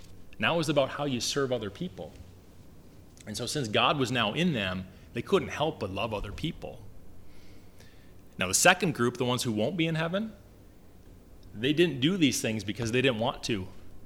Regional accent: Wisconsin, United States; also born or lived in Minnesota; I was born in Minnesota, but I grew up in Wisconsin.

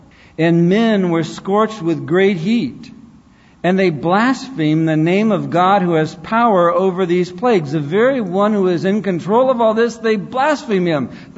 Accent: California, United States; It's like, I'm from California. I've been in the sun.

